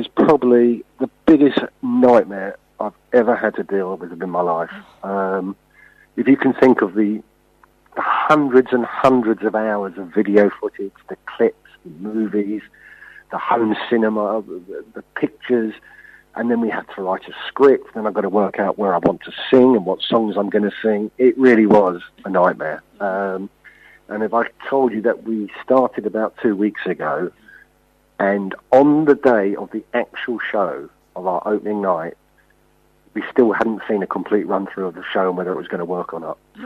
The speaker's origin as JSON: {"language": "English", "town": "York", "region": "Yorkshire and the Humber", "country": "United Kingdom", "tie": "born there", "said": "I was born in York."}